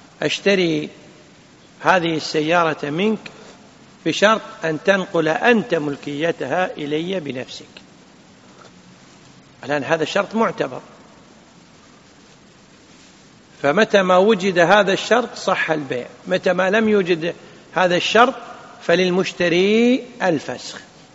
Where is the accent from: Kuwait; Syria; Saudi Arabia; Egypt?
Kuwait; عندنا بالكويت يقولون إيش علاقتك في الموضوع؟ هذه هي نفسها.